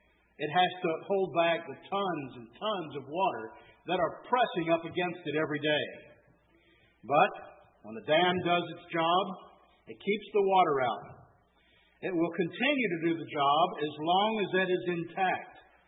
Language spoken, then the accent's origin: English; Texas, United States; haven't guessed yet, I'm from Texas. So I know a few more things about Texas than I do about Missouri.